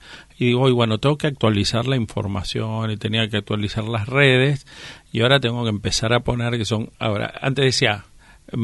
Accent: Villa Ballester, Buenos Aires Province, Argentina; Yo vivía en Villa Ballester, nací en el Gran Buenos Aires, y por lo tanto iba a un colegio en mi barrio. Era un barrio humilde, y de antiguamente de quintas, gran parte colonizado antiguamente por familias alemanas y después por una gran inmigración italiana

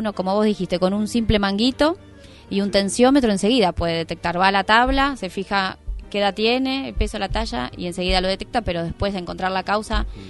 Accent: Argentina; Uno tiene la cultura también como argentino de que todo o se festeja comiendo

